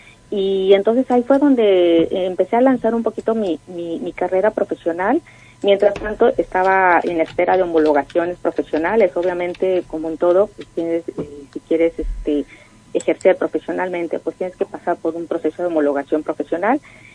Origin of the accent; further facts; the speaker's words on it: Mexico; now in Spain; es que te acogen muy bien siendo mexicana